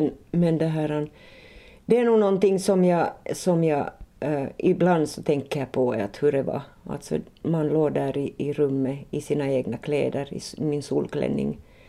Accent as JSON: {"language": "Swedish", "town": "Nykarleby", "region": "Ostrobothnia", "country": "Finland", "lives_now": "Vaasa, Finland", "said": "jag är inte hemma från Vasa. Vi har bott här i 40 år kan man säga nästan. Men jag är hemma egentligen från Pensala. Så, och den delen av Pensala som hör till Nykarleby."}